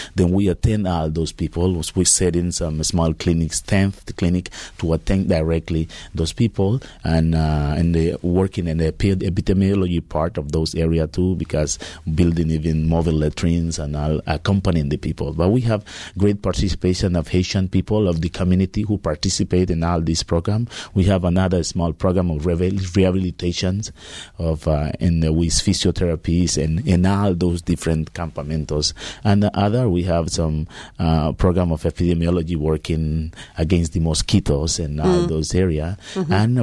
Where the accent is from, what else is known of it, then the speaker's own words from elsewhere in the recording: Honduras; English is a second language; because I'm from Honduras, who is one of the more poorest country of Latin America too.